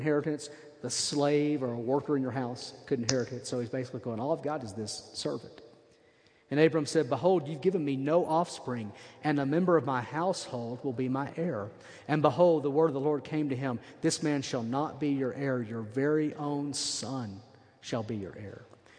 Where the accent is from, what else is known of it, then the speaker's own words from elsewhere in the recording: Arkansas, United States; There's this guy in Arkansas named Jim Bob, of course. His last name is Duggar. I'm from Arkansas, so I can pick on him.